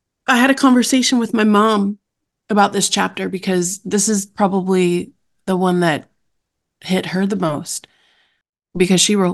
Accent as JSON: {"language": "English", "region": "New York", "country": "United States", "said": "I was going to live in the city. I'm from New York."}